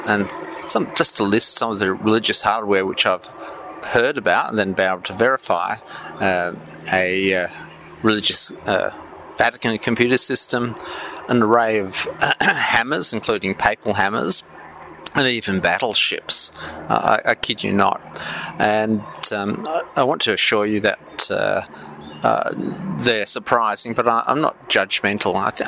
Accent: Australia; I'm Australian, but from an Irish Catholic convict background.

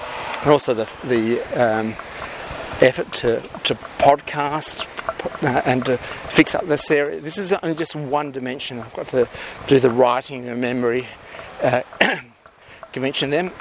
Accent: Australia; I've given you a life story introduction that I am an Australian inventor and scientist.

